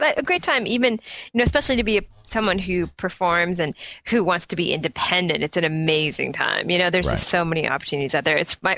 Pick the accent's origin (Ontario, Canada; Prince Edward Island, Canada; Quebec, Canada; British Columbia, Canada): Prince Edward Island, Canada; Charlottetown; from Charlottetown, Prince Edward Island, Canada.